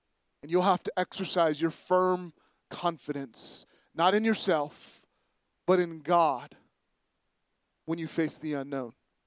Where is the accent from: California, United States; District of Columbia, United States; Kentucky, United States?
California, United States; San Francisco; I grew up in San Francisco, and in San Francisco, they have what LA doesn't have, and it's a good bus system.